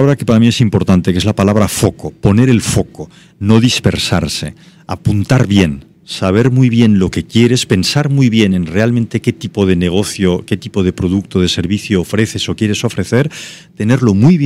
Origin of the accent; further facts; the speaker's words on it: Barcelona, Catalonia, Spain; yo soy mediterráneo, soy barcelonés